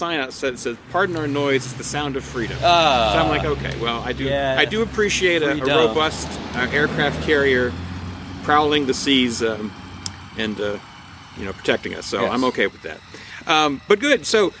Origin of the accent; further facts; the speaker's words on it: North Carolina, United States; Well, I grew up in Carter County, North Carolina.